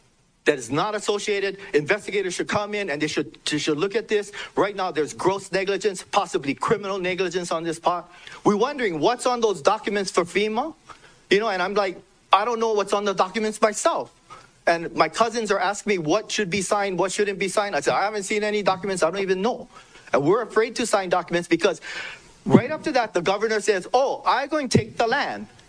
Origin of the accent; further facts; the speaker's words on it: Hawaii, United States; I'm Hawaiian. I grow kalo.